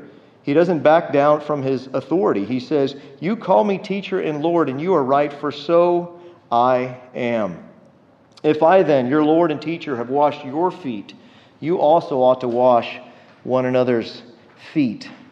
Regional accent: Texas, United States; And I'm from Texas, so that hurts a little bit, but it's true.

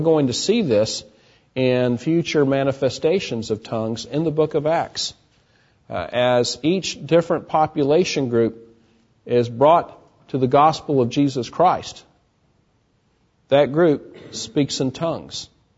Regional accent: Texas, United States; also born or lived in New Jersey; People would find out I was from Texas. Oh, you're from Texas. You know, you talk funny down there.

